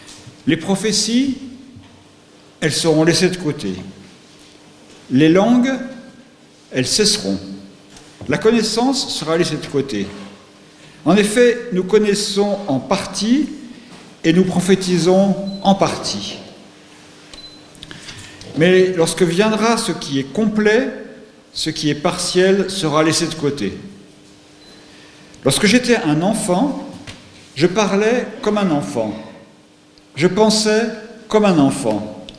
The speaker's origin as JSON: {"language": "French", "country": "France", "also_born_or_lived": "Valenciennes", "said": "je suis français. Ma famille a émigré depuis la Belgique en France au XVIe siècle. Donc c'est pas tout à fait hier. Mais quand j'étais adolescent, j'ai habité Valenciennes"}